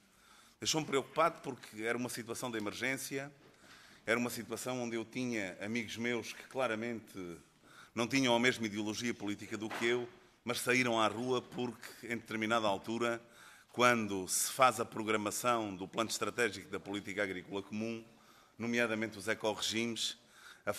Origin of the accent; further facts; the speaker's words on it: Alentejo, Portugal; enquanto português, enquanto alentejano